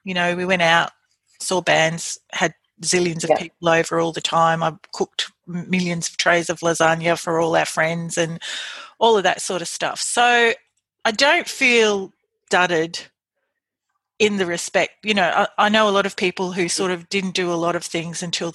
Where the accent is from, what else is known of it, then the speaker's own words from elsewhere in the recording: Adelaide, South Australia, Australia; because I'm originally from Adelaide in South Australia.